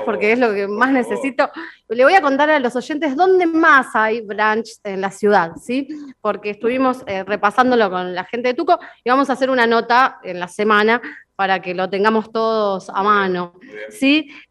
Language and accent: Spanish; Rosario, Santa Fe, Argentina; now in La Plata, Argentina; Yo soy rosarina, digamos, hace un montón de años que vivo acá.